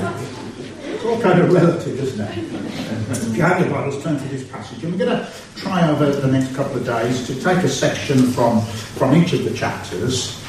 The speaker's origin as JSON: {"language": "English", "town": "Birmingham", "region": "West Midlands", "country": "United Kingdom", "accent": "Birmingham", "said": "that accent, what was it? I said, that's Birmingham."}